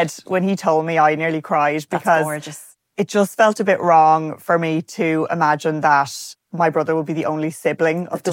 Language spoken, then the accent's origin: English; Arklow, County Wicklow, Ireland; because I'm from Arklow, so it's very close